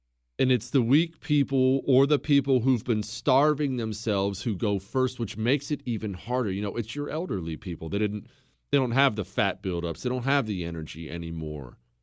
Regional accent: Montana, United States; I grew up in Montana. I know about this.

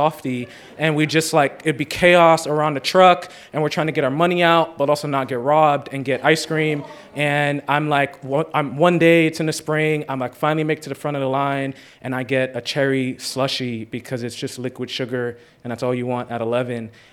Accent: Jamaica; I'm Jamaican. My Usain Bolt came out.

